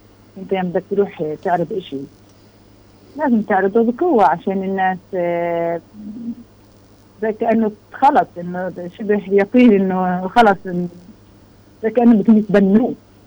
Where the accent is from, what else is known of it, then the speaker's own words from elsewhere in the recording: Palestine; أنا فلسطيني وما فيش إيش بثبت إنه هو فلسطيني